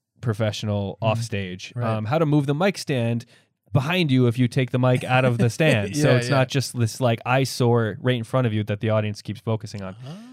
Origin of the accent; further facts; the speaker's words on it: Newport, Rhode Island, United States; because I'm from Newport, and there was no comedy scene in Newport.